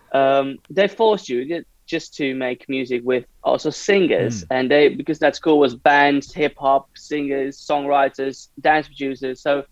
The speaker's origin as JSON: {"language": "English", "town": "Hilversum", "region": "North Holland", "country": "Netherlands", "said": "So basically, I was from Hilversum, and a friend of mine was from Amsterdam."}